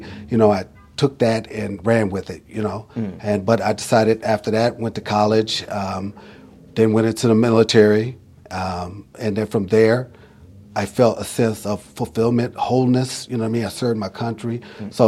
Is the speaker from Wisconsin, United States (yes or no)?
yes; Racine, Wisconsin, United States; Born and raised in Racine, Wisconsin. I'm a qualified cheesehead.